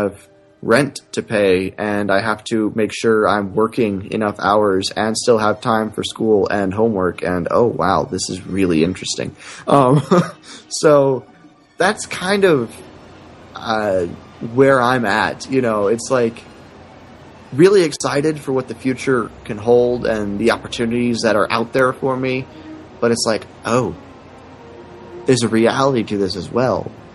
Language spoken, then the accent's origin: English; San Antonio, Texas, United States; moved away as an adult; now in Arizona, United States; moved from my hometown, San Antonio, out to Arizona to go to school.